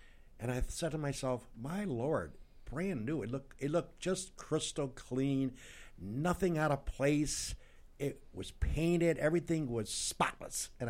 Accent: Lyons, United States; born there; you're over in Lyons, which, by the way, is my hometown. I was born there in 1945 above the old firehouse way back when. my parents moved us when I was two, so I don't recall the move.

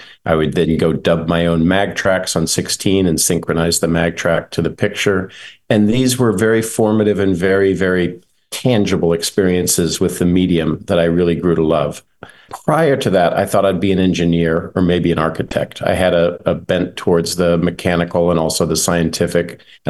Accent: Oklahoma, United States; born there; Well, I was born in Oklahoma because my mother's parents lived in Oklahoma City.

